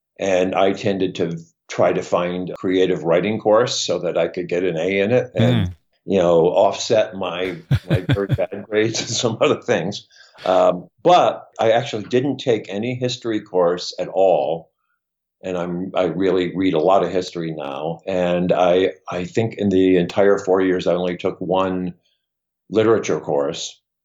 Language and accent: English; Chicago, Illinois, United States; even though I grew up in Chicago.